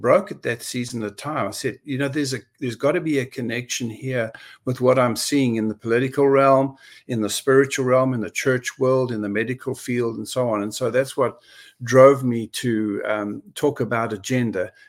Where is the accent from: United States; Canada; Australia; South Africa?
South Africa; now in United Kingdom; growing up in South Africa